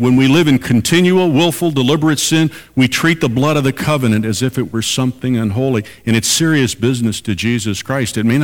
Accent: Chicago, Illinois, United States; I grew up in the Chicago area, and my parents still live in an area that I consider, it's not crime-ridden, but it still kind of has a rough edge to it.

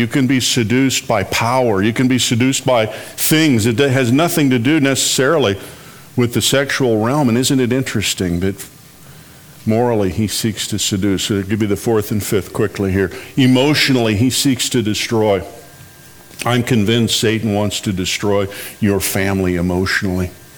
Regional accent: Chicago, Illinois, United States; I grew up in the Chicago area and talked to somebody yesterday from one of the neighborhoods where I lived near

